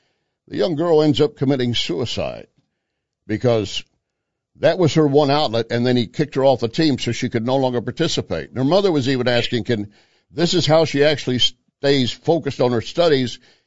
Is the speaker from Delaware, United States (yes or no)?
no; Texas, United States; And I grew up in Texas, and that is a sport.